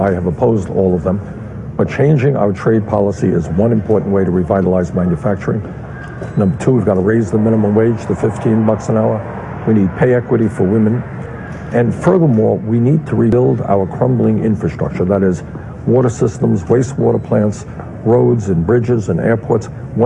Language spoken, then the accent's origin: English; Brooklyn, New York, United States; now in Vermont, United States; And having grown up in a 3.5-room rent-controlled apartment in Brooklyn, New York, I also know something about what goes on in a city.